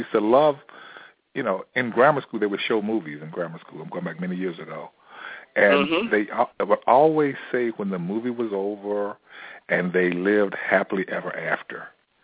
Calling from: Chicago, Illinois, United States; I'm calling from Chicago.

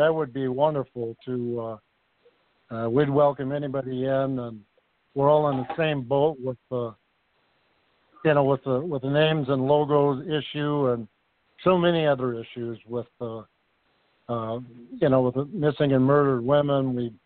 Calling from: Minneapolis, Minnesota, United States; I'm calling from Minneapolis.

